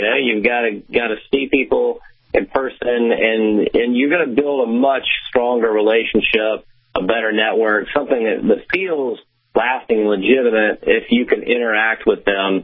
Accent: Spartanburg, South Carolina, United States; I grew up in the South in Spartanburg, South Carolina. And when I graduated from college at the University of South Carolina

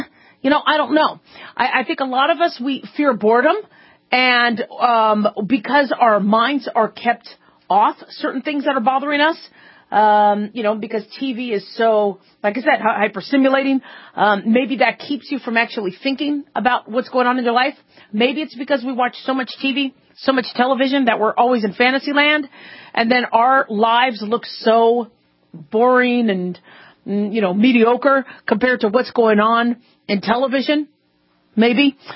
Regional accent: Arizona, United States; You know, when I grew up in Arizona, there was a there's a town out there called Ahwatukee.

